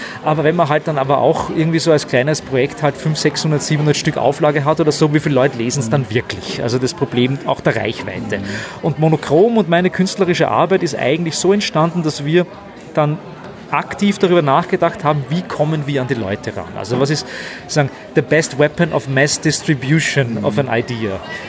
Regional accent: Lower Austria, Austria; also born or lived in Vienna; Ich bin in Wien geboren, Niederösterreich aufgewachsen.

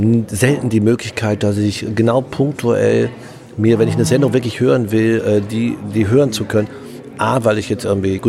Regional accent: North Rhine-Westphalia, Germany; aufgewachsen im Ruhrgebiet, Radiohörer, spiele gerne Fußball

